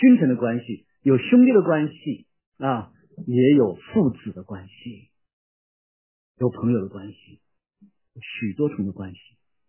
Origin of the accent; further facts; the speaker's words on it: Beijing, China; 我小时候生在这个长在这个北京城里面，老北京见面